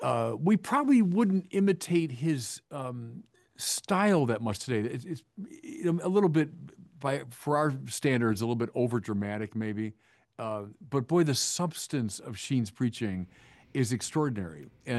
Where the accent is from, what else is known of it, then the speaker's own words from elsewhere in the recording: Illinois, United States; Yeah, you know, the points of contact, you mentioned we're both from Illinois, that's true.